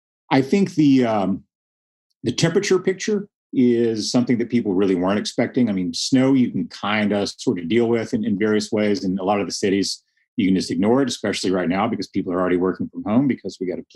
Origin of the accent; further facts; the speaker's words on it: Texas, United States; And so I grew up in the Panhandle, and the kind of weather region I grew up in starts maybe 200 miles west of Dallas and Fort Worth. And we get real winter there.